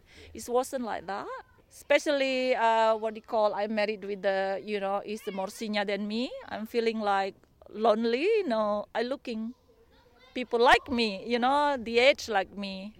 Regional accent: Indonesia; English is a second language; moved away as an adult; now in United Kingdom; I'm from Indonesia. I end up in Kasemen. Of course, I married a gentleman from England who stay in Kasemen. What do you call, move from England. I arrived 2005. It's really, really remote

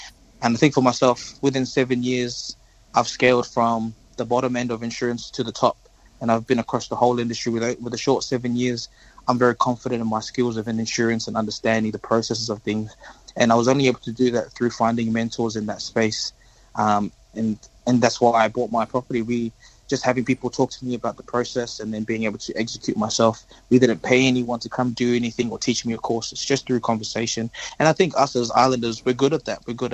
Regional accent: Australia; And I grew up too in Australia, in the Western diaspora

